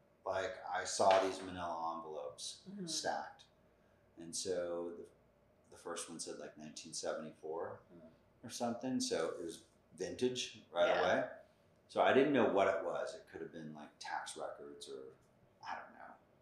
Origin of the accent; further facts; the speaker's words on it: Los Angeles, California, United States; There was specifically one strip in the valley where I grew up on Sepulveda between Ventura and I think, I don't even know the name of the street, but it's near where the mall is now.